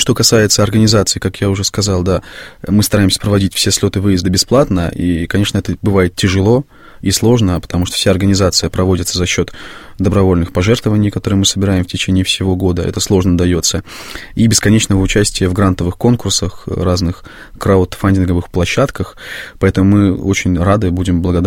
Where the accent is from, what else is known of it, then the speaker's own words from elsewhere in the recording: Moscow, Russia; Это москвичи все-таки, потому что я сам москвич.